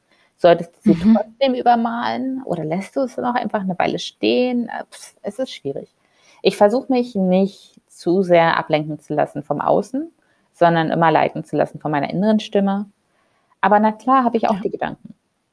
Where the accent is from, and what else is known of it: Brandenburg, Germany; born or raised there; also born or lived in Berlin; now in Seoul, South Korea